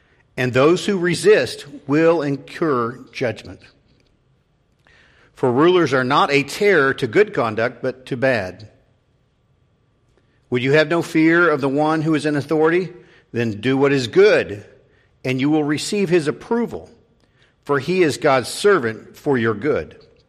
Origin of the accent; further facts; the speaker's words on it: Haysville, Kansas, United States; All growing up, I grew up in Hayesville, Kansas.